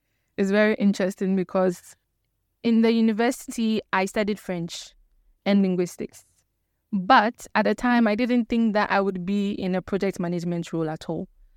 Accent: Accra, Greater Accra, Ghana; also born or lived in Volta Region; I was born here in Accra, and I still live here in Accra, but I am an Ewe, and I'm from Bando in the Volta region.

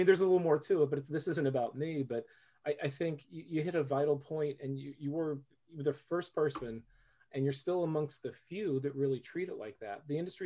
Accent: Florida, United States; And I grew up in Florida. We didn't have wine on the table. It just wasn't part of what my family did.

